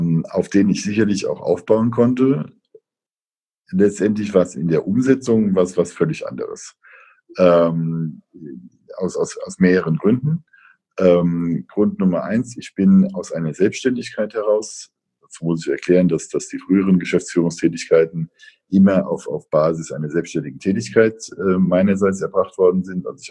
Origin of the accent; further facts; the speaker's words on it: Bad Kreuznach, Rhineland-Palatinate, Germany; born there; Ich war 40 Jahre lang vorher, bin ich nicht aus dem Rhein-Main-Gebiet weggekommen. Ich bin in Bad Kreuznach geboren und war dann eben die letzten 10, 15 Jahre in Mainz, um Mainz herum aktiv